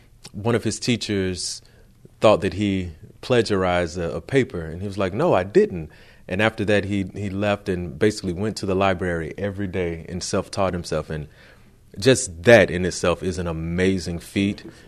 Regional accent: Montgomery, Alabama, United States; And then to hear my family back home, like, extra excited because I'm from Montgomery, Alabama.

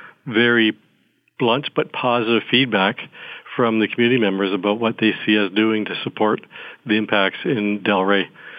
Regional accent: Windsor, Ontario, Canada; You know, I was born and raised and educated in Windsor. Family goes back 200 years.

